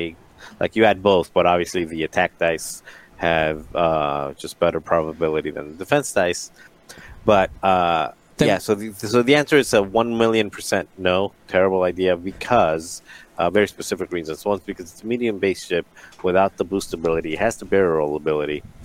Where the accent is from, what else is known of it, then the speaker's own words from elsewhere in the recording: Chicago, Illinois, United States; I am from Chicago, so I played with Dion at Pastimes.